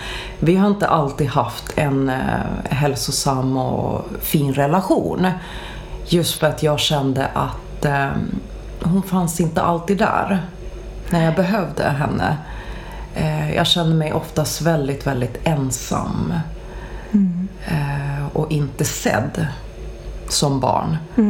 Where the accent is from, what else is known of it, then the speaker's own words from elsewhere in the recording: Tyresö, Stockholm County, Sweden; För att jag kan se resan som jag har gjort sen min uppväxt i Tyresö.